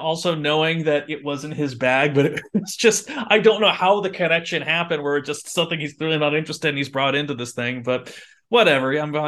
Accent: Salt Lake City, Utah, United States; I remember growing up in Salt Lake City, Utah, going to high school in Salt Lake City, Utah

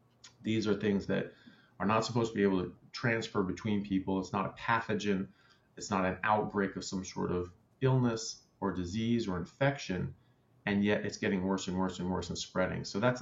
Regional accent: United States; now in Australia; I'm an American medical doctor. I currently practice in Australia.

